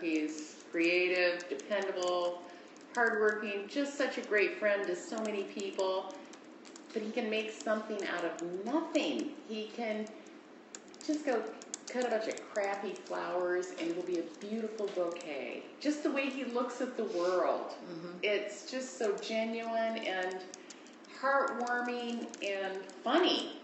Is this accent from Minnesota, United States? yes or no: yes; Minnesota, United States; They just don't. Maybe that's because we're from Minnesota.